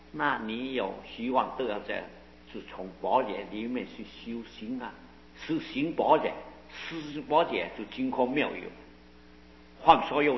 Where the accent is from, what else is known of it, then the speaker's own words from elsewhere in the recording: China; 在我们中国人呢、啊，喜欢他三就一靠正少